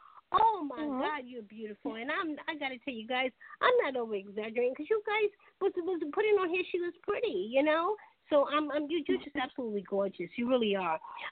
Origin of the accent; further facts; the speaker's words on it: New York, United States; now in Charleston, United States; I'm originally from New York. When I got to Charleston, I hated it.